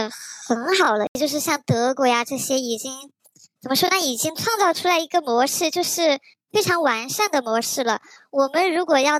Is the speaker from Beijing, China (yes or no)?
no; Chengdu, Sichuan, China; 我来自成都，然后就读的是一所普通的双非大学